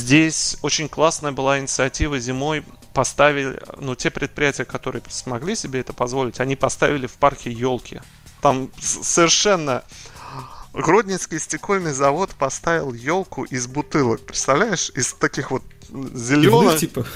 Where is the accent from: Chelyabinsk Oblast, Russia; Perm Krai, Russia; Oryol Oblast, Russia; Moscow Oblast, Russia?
Oryol Oblast, Russia; Oryol; Я говорю, ну из Орла.